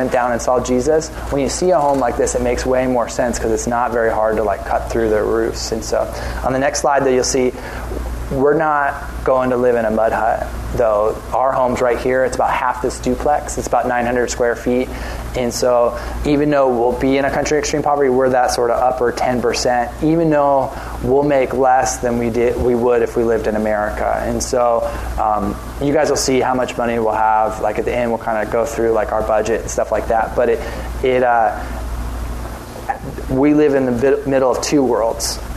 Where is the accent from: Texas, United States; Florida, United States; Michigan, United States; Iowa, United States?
Florida, United States; Cape Canaveral; now in Oklahoma, United States; I grew up as well in Cape Canaveral, Florida. I actually went to Cocoa Beach High